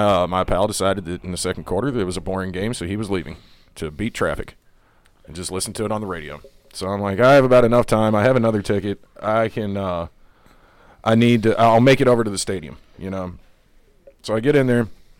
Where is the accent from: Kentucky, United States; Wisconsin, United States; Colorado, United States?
Kentucky, United States; I'm from Kentucky. I've heard it all.